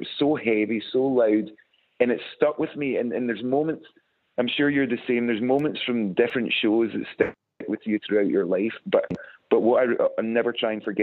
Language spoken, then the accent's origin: English; Scotland, United Kingdom; But, you know, we're from the West Coast of Scotland.